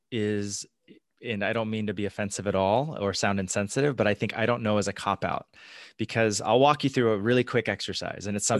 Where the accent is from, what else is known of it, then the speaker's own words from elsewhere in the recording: California, United States; You know, my mom was a teacher for 20 years. I grew up in the Bay Area.